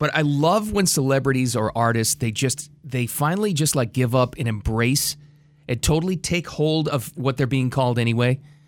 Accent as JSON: {"language": "English", "region": "Northeast", "country": "United States", "moved": "yes", "said": "I'm from the Northeast, and then I moved down here, and then it's just a different world to me."}